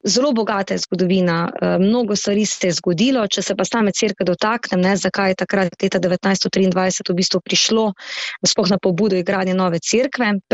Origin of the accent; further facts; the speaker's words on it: Ponikva, Savinja, Slovenia; also born or lived in Celje; ko sem se iz Celja preselila na Poniku pri Žalcu pri mojih rosnih 5 letih, nekako rasla v bistvu s to pripadnostjo skupnosti